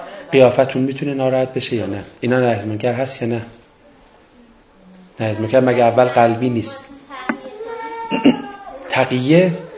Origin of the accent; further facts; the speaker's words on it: Iran; نرفتن ما به حج آرزوی عربستانه تا یه حج ناب آمریکایی برگزار بکنه و زهر حج که ما ایرانی هستیم رو بگیره.